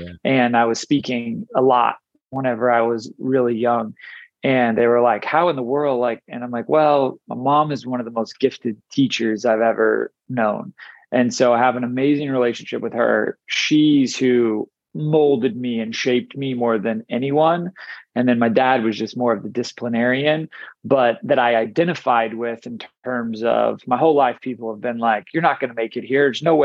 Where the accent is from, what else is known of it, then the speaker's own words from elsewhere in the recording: Chicago, Illinois, United States; also born or lived in Tulsa, Oklahoma; So I was born in Tulsa, Oklahoma. Okay. When I was one, we moved to Chicago. I lived in Chicago for 3 years.